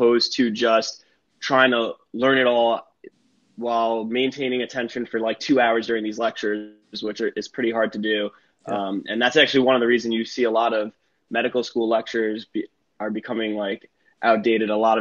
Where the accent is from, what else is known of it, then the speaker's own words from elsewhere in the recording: Long Island, New York, United States; I grew up on Long Island, New York, went to Cornell.